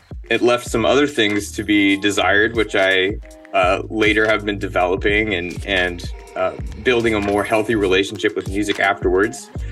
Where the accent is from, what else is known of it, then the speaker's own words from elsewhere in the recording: Houston, Texas, United States; I grew up in Houston, Texas.